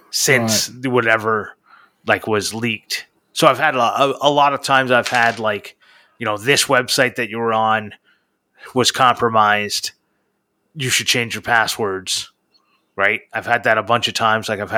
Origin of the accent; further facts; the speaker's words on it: England, United Kingdom; or two people say Zed, right? Like, and we're both English.